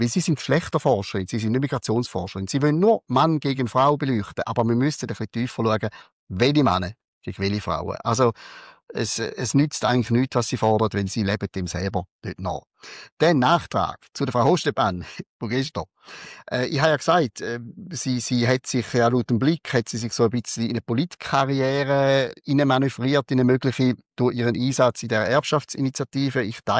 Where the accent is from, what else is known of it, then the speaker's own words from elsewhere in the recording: Rorschach, St. Gallen, Switzerland; Also, gell, ich bin ja im Umland Rorschach bin ich aufgewachsen. Also, ich rede wahrscheinlich relativ nah an Rorschach. Und ich halte meinen Dialekt nicht für sehr schön. Was er aber ist, er ist relativ neutral, relativ hoch am Hochdeutschen, damit relativ verständlich für alle anderen.